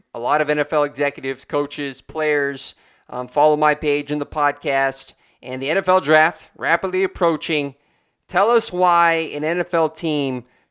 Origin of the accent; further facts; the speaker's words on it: Texas, United States; but I'm from Texas, man, so you got to help me out.